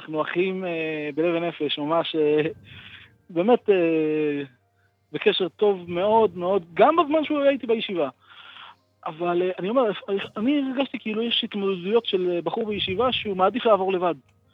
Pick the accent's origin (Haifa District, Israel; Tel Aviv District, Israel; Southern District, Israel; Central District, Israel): Haifa District, Israel; Haifa; אני חיפאי.